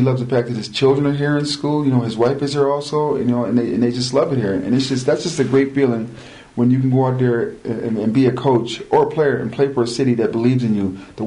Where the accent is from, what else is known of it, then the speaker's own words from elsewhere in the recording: Syracuse, New York, United States; Syracuse is my hometown where what I love.